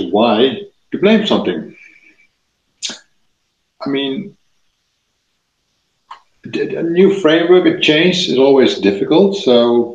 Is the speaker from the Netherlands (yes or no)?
yes; Netherlands; English is a second language; from the Netherlands, almost 50, we'll turn 50 this year.